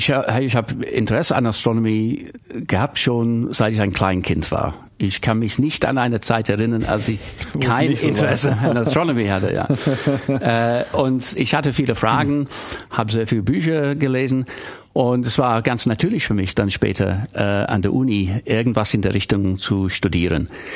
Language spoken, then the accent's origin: German; Birmingham, West Midlands, United Kingdom; German is a second language; moved away as an adult; also born or lived in Leeds; Ich bin Engländer, ja. Ursprünglich aus Birmingham in Mittelengland, und habe dann an der Universität Leeds studiert